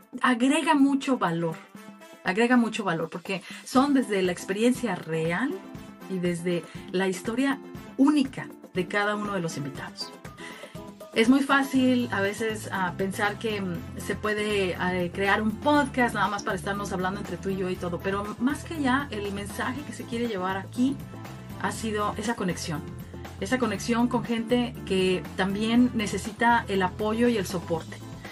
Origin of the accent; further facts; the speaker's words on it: Mexico; moved away; Y no olvidemos en México, sobre todo siendo yo mexicana, que los migrantes, los mexicanos que vivimos afuera de México